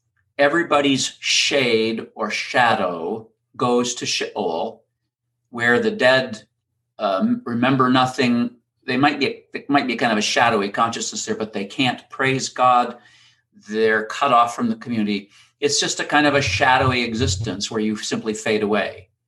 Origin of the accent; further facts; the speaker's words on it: Clare, Michigan, United States; I remember one in my hometown of Clare, Michigan.